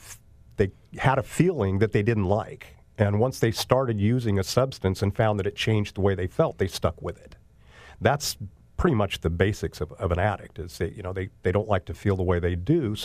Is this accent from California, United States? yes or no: yes; California, United States; I grew up in Southern California in a college town.